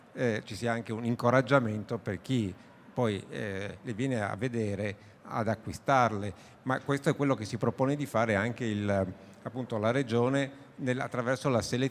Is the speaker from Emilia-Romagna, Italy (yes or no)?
no; Pordenone, Friuli-Venezia Giulia, Italy; e dicevo sono di Pordenone